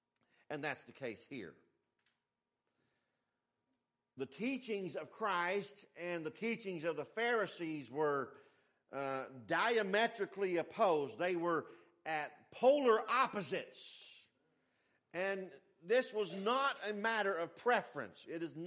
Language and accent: English; North Carolina, United States; when I lived in North Carolina, there was a church in my hometown that I knew preached some false doctrine